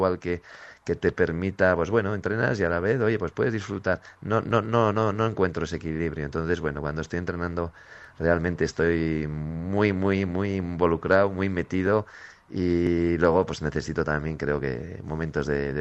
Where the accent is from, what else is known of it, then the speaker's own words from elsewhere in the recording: Pamplona, Navarre, Spain; now in Málaga, Spain; yo voy a Navarra, Pamplona y es mi casa, es mi tierra, mi familia, mis amigos y tengo muchas cosas ahí, pero muy importantes. Pero Málaga es donde estoy disfrutando ahora con mi familia también